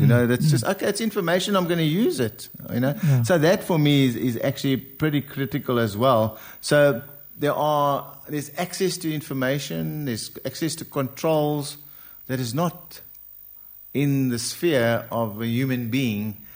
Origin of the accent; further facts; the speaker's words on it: South Africa; I'm a South African.